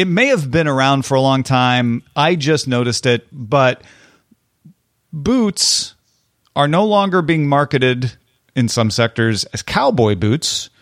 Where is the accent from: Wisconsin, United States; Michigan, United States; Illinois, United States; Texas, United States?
Illinois, United States; I'm from Illinois.